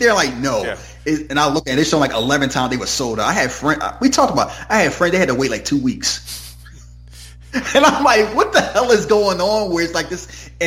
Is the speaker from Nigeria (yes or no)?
yes; Nigeria; People think, oh, I'm from Nigeria.